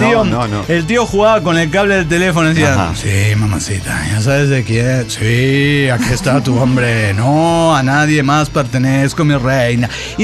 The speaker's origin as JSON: {"language": "Spanish", "region": "Mexico City", "country": "Mexico", "said": "de Ciudad de México."}